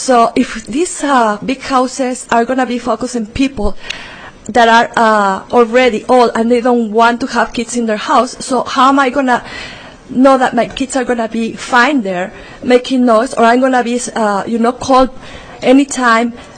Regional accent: Mexico City, Mexico; I'm originally from Mexico City.

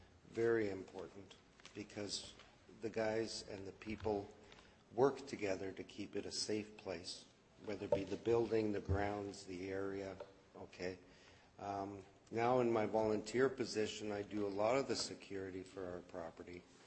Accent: Winnipeg, Manitoba, Canada; I was born and raised in Winnipeg, lived in the Wolseley area, Charleswood, St. James. Now I'm out in the Elmwood area.

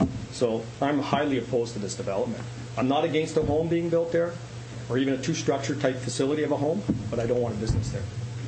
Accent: Winnipeg, Manitoba, Canada; I grew up in Woodhaven all my life. I was born on Oakdean, and I came back in the area 11 years ago, my wife and I, and we bought on Old Mill Road. So I am a second-generation Woodhavenite.

